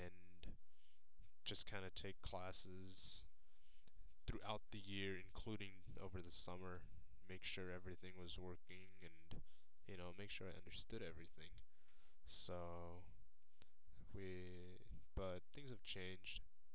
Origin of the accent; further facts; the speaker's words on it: Victorville, California, United States; I'm from Victorville, California, around like the Mojave Desert.